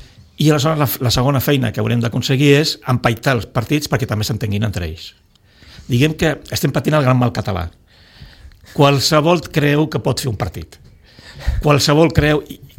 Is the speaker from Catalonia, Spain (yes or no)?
yes; Catalonia, Spain; Som catalans.